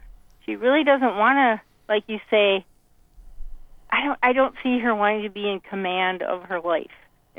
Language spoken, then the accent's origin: English; Bismarck, North Dakota, United States; Bismarck. I'm from Bismarck